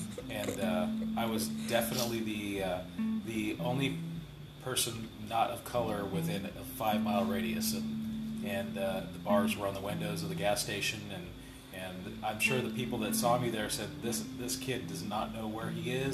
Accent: North Dakota, United States; also born or lived in San Diego; No, I was raised in North Dakota.

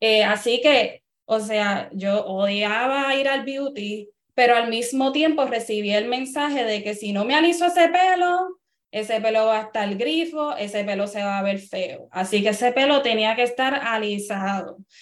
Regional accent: Carolina, Puerto Rico; yo me crié en Carolina, Puerto Rico, una familia pudiente. Mis padres son médicos dominicanos. Mi papá es un hombre negro, mi mamá es una mujer blanca y tengo una hermana mayor negra.

